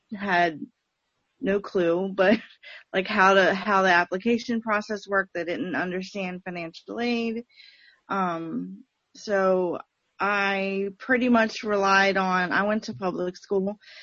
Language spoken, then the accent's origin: English; Richmond, Virginia, United States; I'm from Richmond originally.